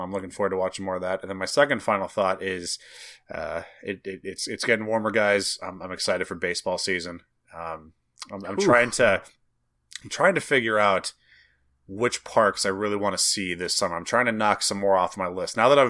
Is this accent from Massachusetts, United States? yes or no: no; Wisconsin, United States; I've been to the Reds park probably more in the last 10 years than I've even been to Miller Park, which is my hometown, right? Brewers.